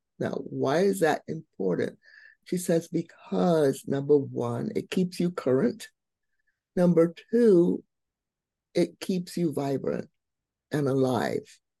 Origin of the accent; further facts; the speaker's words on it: Barbados; now in United States; I'm originally from Barbados. So the first reinvention was just coming here to America